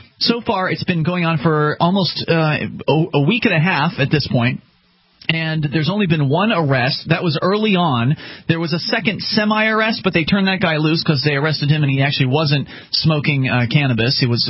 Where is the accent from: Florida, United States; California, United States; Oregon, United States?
Florida, United States; now in New Hampshire, United States; Mark and I are originally from Florida.